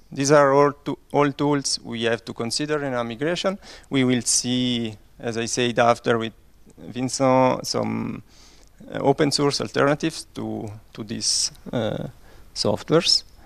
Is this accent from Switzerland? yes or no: yes; Italian-speaking Switzerland, Switzerland; I come from Switzerland, from the Italian part, Italian-speaking part of Switzerland.